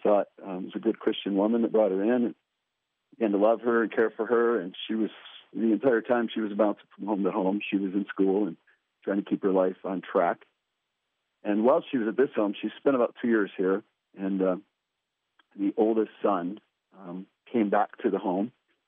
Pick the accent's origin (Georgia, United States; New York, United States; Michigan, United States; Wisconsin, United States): Michigan, United States; Brighton; I'm from Brighton, Michigan. I'm a recovery associate and recovery pastor at a church in Brighton.